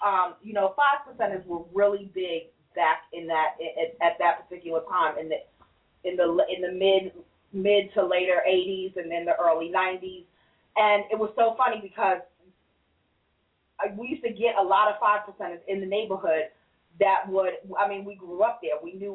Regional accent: Queens, New York, United States; growing up on Parsons and Hillside in Jamaica, Queens, we used to have, you know, it was myself, my sister, and my mother.

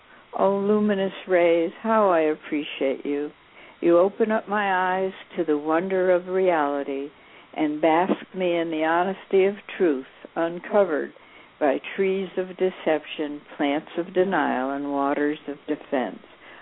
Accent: Alabama, United States; And I don't want anybody to know I'm from Alabama.

